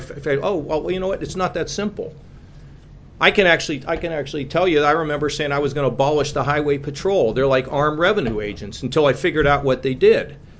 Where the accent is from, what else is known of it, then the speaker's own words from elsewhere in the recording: McKees Rocks, Pennsylvania, United States; Because I grew up in it. Where I grew up in McKees Rocks was a town, if the wind blew the wrong way, people found themselves out of work.